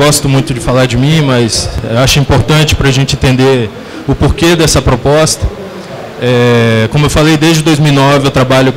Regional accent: Vila Velha, Espírito Santo, Brazil; sou lá de Vila Velha, Espírito Santo, um pouquinho longe aí, né?

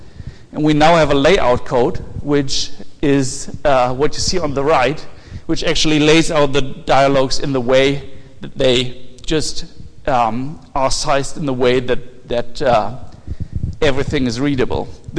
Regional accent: Hamburg, Germany; somewhere near my hometown in Hamburg.

